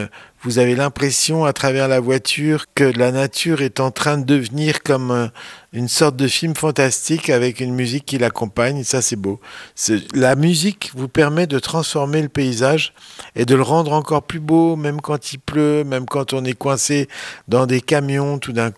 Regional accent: Lyon, Auvergne-Rhône-Alpes, France; Moi, je suis lyonnais et ma mère est cannoise.

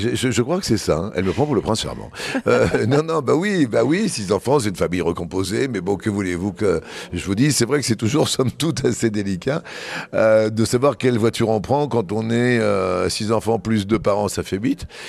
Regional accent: Toulouse, Occitanie, France; puisque je suis Toulousain pur souche.

